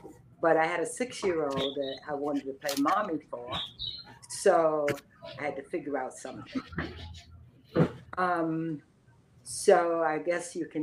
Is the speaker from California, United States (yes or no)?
no; Georgia, United States; because one, I come from Georgia, and I didn't even like Florida